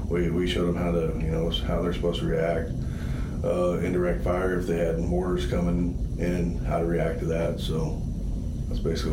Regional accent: Des Moines, Iowa, United States; now in Knoxville, United States; Des Moines, originally. I graduated from Bonner and Ferrer.

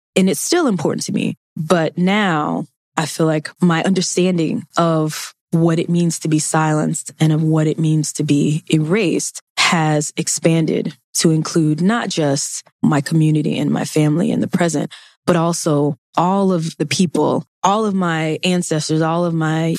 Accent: Mississippi, United States; I grew up in Mississippi. I took Mississippi history.

